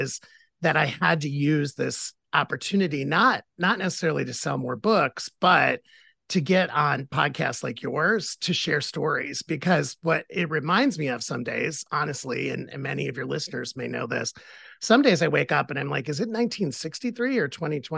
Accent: Midwest, United States; because I can't get rid of my Midwestern roots. Even though I've lived all over the country, I need my dose of Miss what my dose of Midwestern every year.

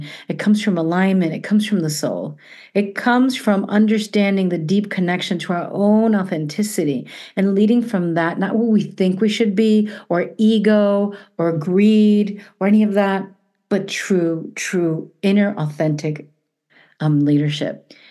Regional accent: New York City, New York, United States; also born or lived in Miami; the ones that I grew up with in New York City and in Miami as well.

